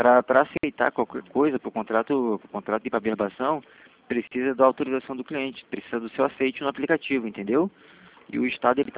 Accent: Rio de Janeiro, Brazil; sou aqui de Santa Cruz.

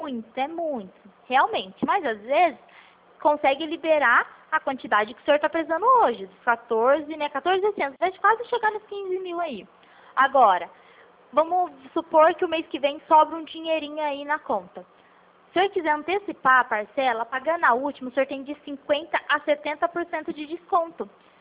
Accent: São Paulo, Brazil; eu também sou do interior de São Paulo.

